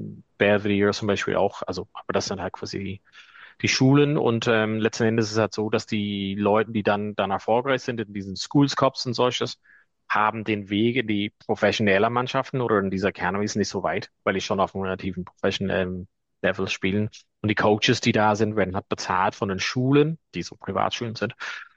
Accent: Letterkenny, County Donegal, Ireland; in Letterkenny, wo ich herkomme

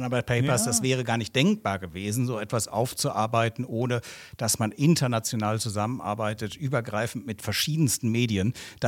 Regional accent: Cologne, North Rhine-Westphalia, Germany; beim Bundesamt für Verfassungsschutz, das ja in meiner Heimatstadt Köln ist

